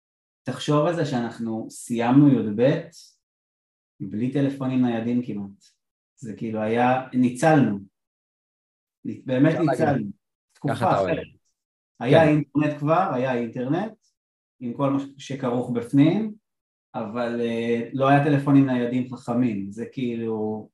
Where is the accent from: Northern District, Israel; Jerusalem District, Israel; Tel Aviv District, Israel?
Northern District, Israel; Afula; born there; אני בן 38, נולדתי באפולה, גדלתי במוסדות של הציונות הדתית, גדלתי במדרשיית נועם בפרדס חנה